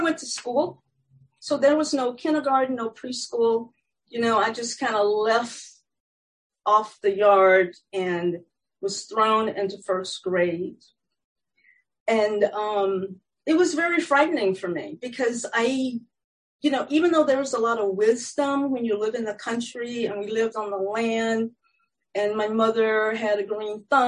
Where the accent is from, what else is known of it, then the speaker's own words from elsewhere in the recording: Georgia, United States; born there; I was born in 1951 in Middle Georgia, where if you were black in body, you went to the back of the bus.